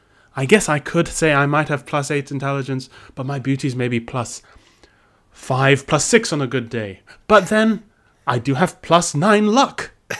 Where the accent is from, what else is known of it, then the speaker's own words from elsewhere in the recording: Minnesota, United States; This is me as a Minnesotan being offered correspondence.